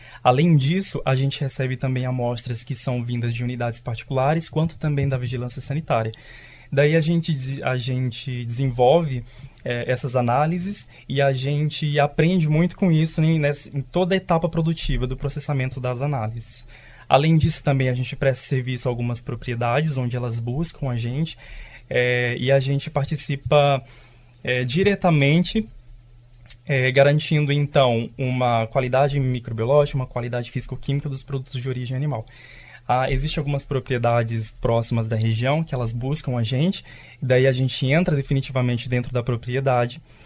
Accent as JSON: {"language": "Portuguese", "town": "Fortaleza dos Nogueiras", "region": "Maranhão", "country": "Brazil", "tie": "born or raised there", "said": "assim, bem diferente mesmo. Eu tenho 26 anos. Eu sou natural de Fortaleza dos Nogueiras, que é uma cidade pequenininha no sul do Maranhão."}